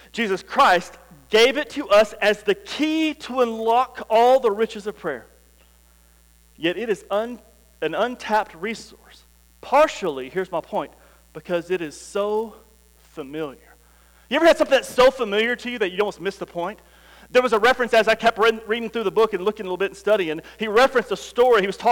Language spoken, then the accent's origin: English; Denver City, Texas, United States; I grew up in Denver City, and we played football, and that was something that we did.